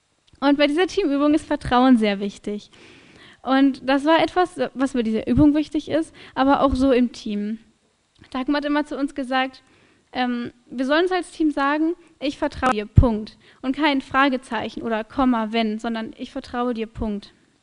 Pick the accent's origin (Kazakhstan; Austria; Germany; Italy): Germany; Penzberg, Bavaria; Und wir waren auch in Penzberg, das war meine Heimatgemeinde.